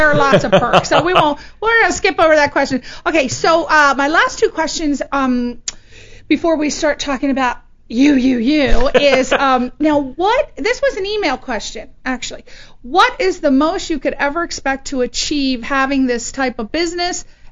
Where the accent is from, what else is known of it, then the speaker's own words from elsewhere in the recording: East Coast, United States; Yeah, when I came out here, I mean, I'm from the East Coast.